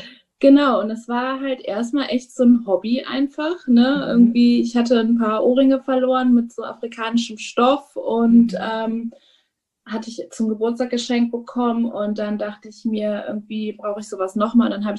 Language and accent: German; Germany; born there; Ich bin zwar in Deutschland geboren, aber mein Vater ist aus Guinea, aus Westafrika und meine Mutter ist Deutsche und ich habe eben auch so beide Einflüsse.